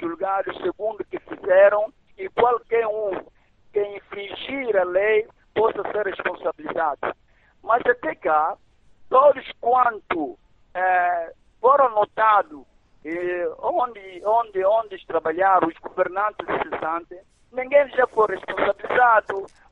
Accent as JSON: {"language": "Portuguese", "region": "Cabinda", "country": "Angola", "tie": "born or raised there", "said": "eu gostaria de levar o jornalista aqui em Cabinda, principalmente no Belize, na aldeia onde a minha terra natal"}